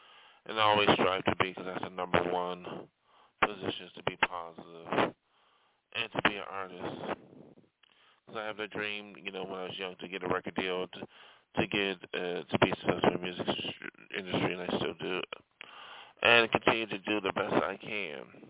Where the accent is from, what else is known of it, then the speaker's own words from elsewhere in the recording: New York, United States; now in Los Angeles, United States; I left my hometown in New York State, as you already know.